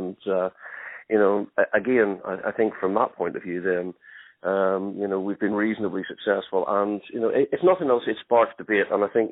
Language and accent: English; Northern Ireland, United Kingdom; we grew up in Northern Ireland through the whole troubles and the civil unrest there.